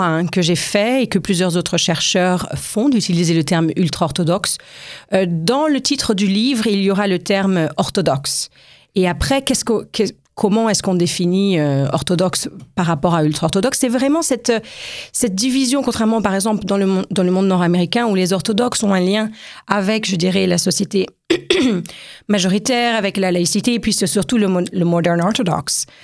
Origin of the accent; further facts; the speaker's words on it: French Guiana; moved away as an adult; Moi, je viens d'une famille laïque, j'ai grandi dans une forme d'assimilation, et puis quand j'ai grandi en Guyane, et en arrivant en France au début de mes études, je me suis reconnectée, en fait, avec la communauté séfarade